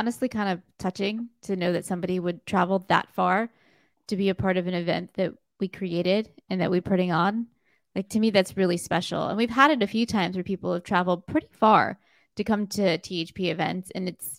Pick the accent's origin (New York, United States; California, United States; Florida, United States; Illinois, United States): Florida, United States; Fort Lauderdale; I grew up in Fort Lauderdale.